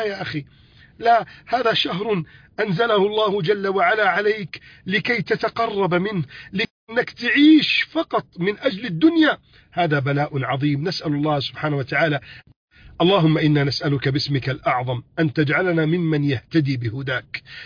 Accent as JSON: {"language": "Arabic", "country": "Egypt"}